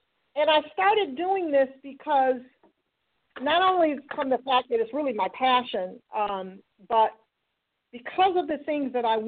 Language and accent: English; Detroit, Michigan, United States; I grew up predominantly in Detroit. I went to Cass Tech, and, you know, that's one of the schools that is pretty well known and ended up going to Wayne State University.